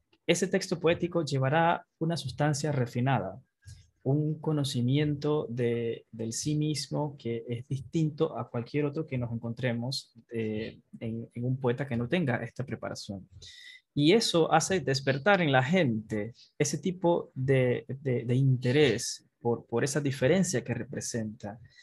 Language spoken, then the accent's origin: Spanish; Panama; Lo que soy como panameño viene de esta generación, la generación romántica